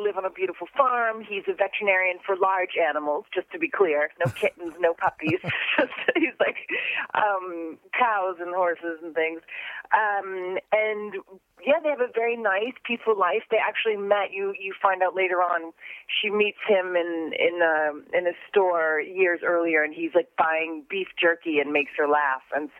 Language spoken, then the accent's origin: English; Massachusetts, United States; I'm from Massachusetts, so, you know, the winter is long and hard.